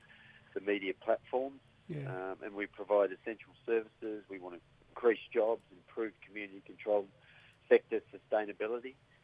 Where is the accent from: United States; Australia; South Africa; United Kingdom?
Australia; Perth, Western Australia; from Western Australia. Most of my mob are the central Wheatbelt area. Grew up in Perth mostly.